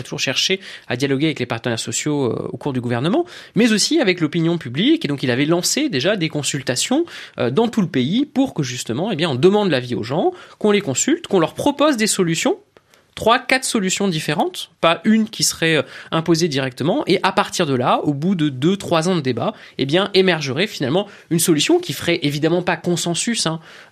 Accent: France; On se vit encore en tant que Français comme des ruraux.

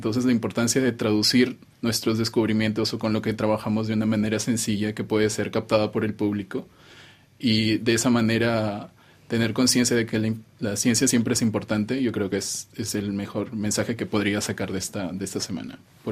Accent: Peru; now in Singapore; Yo soy peruano. Actualmente soy un estudiante de doctorado en la Universidad Nacional de Singapur

